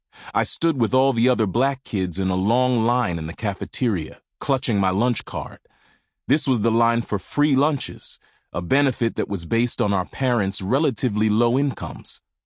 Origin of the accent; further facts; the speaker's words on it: Lumberton, North Carolina, United States; In the fall of 1978, in my hometown of Lumberton, North Carolina, for the first time, black kids from the South Side were being educated alongside white kids.